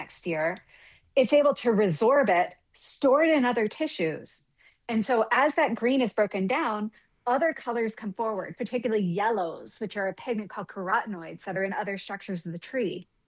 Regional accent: Appalachia, United States; So I grew up in the Appalachians. My county was almost all forested, much of which was national forest.

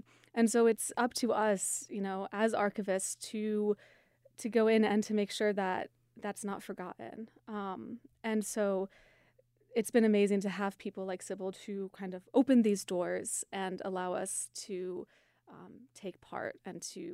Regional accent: Illinois, United States; I'm from Illinois.

